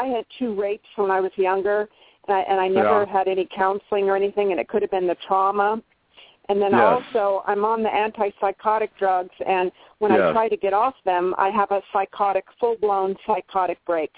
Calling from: California, United States; I'm calling from California.

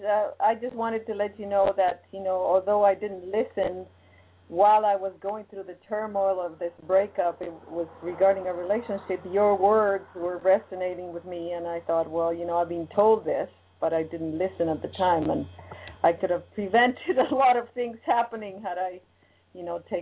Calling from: Canada

